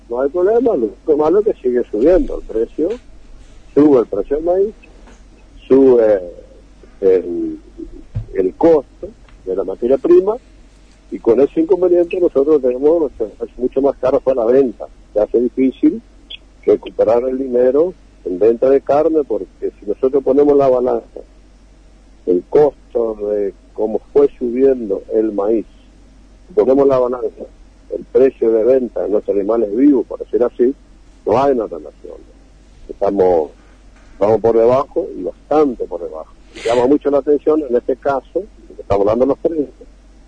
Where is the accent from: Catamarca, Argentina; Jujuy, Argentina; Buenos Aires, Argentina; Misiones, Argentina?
Misiones, Argentina; nosotros somos una provincia de Misiones donde no somos productores de grano